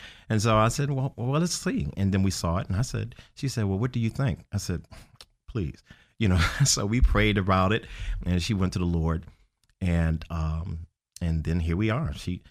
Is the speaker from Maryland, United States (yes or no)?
yes; Maryland, United States; Well, actually, we are from the Maryland area.